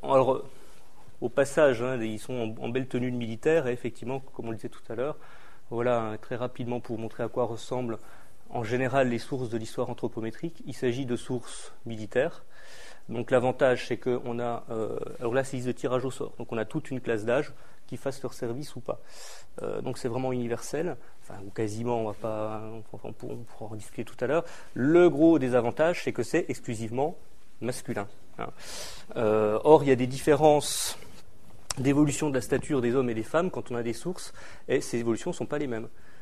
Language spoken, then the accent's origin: French; Belfort, Bourgogne-Franche-Comté, France; comme je viens de Belfort, donc de l'Alsace